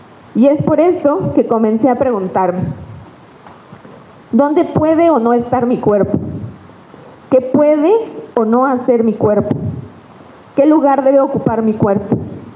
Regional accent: Mexico City, Mexico; Crecí en la famosa colonia Barrio de la Buenos Aires, en el centro de la Ciudad de México.

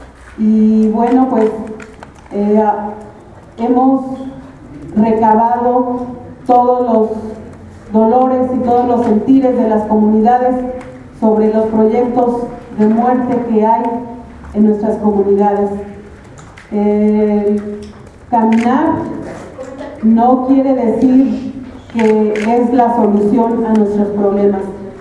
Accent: Querétaro, Mexico; soy concejala de la Ciudad de México, somos los UPI, pero somos del Estado de Querétaro.

